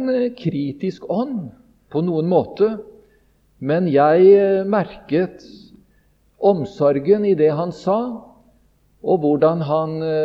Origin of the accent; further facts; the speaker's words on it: Sarpsborg, Østfold, Norway; Jeg kommer opprinnelig fra Sarpsborg og ble omvendt til Gud og opplevde frelse da jeg var 16,5 år gammel.